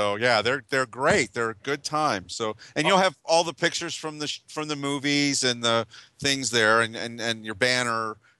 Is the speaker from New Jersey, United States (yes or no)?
no; Ohio, United States; Cleveland. Oh, nice. That's, I'm from Ohio, so that's why I was kind of curious about the Mansfield thing.